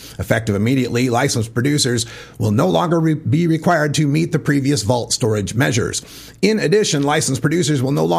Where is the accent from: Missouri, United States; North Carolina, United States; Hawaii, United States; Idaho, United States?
Idaho, United States; Well, look, folks, I was born and raised in Idaho, and we had an old saying about our state when I lived there.